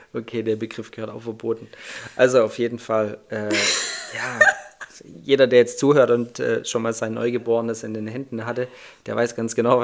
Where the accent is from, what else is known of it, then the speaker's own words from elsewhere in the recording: Baden-Württemberg, Germany; accent: Swabian; weil ich glaube, ich habe schon einen schwer schwäbischen Akzent noch mit drin.